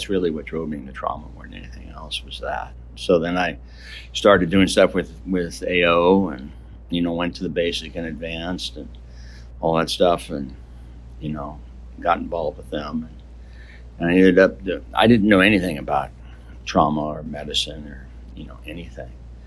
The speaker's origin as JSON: {"language": "English", "town": "St. Louis", "region": "Missouri", "country": "United States", "tie": "born or raised there", "said": "So I was born and raised in St. Louis, actually, which you know well."}